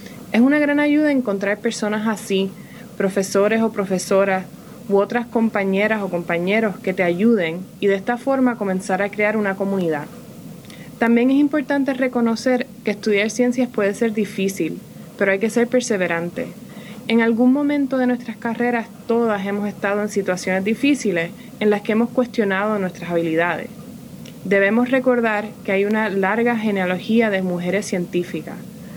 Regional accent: San Juan, Puerto Rico; also born or lived in New York; Yo me crié en San Juan, Puerto Rico, y estudié biología en la Universidad de Puerto Rico. Después de completar mi bachillerato, fui a Nueva York para hacer mi doctorado en biología molecular en Cold Spring Harbor Laboratory.

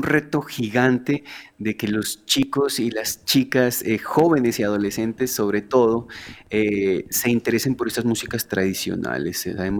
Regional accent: Pasto, Nariño, Colombia; Somos del sur de Nariño, de Pasto, y estamos trabajando ese instrumento.

